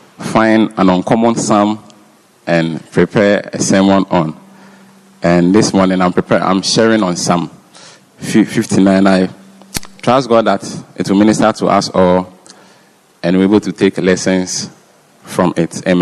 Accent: Ghana; I'm from Ghana.

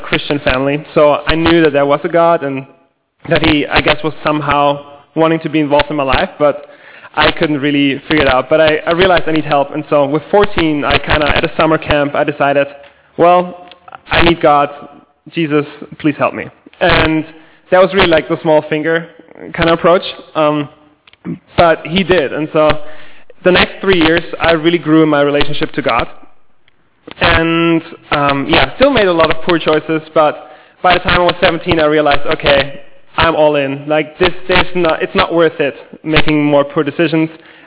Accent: Germany; So I grew up in Germany with a family of six, three younger siblings

